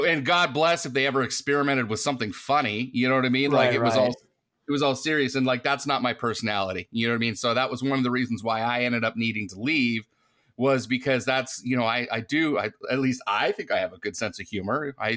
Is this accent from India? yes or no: no; Lisbon, Ohio, United States; I'm from Lisbon, Ohio, which is a super small town south of Cleveland, about an hour south of Cleveland.